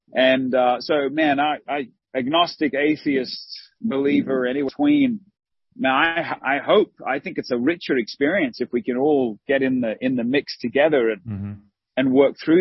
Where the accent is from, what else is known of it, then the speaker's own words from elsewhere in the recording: Australia; I'm an Australian guy married to an Hispanic woman, and I love the differences of culture. You know, I love, like I mentioned earlier, I love Asian food. I'm not Asian. I'm Caucasian.